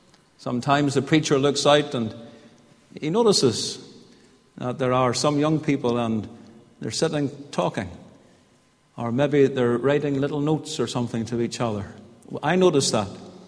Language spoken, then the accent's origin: English; Portadown, Northern Ireland, United Kingdom; when I was a teenager growing up in Portadown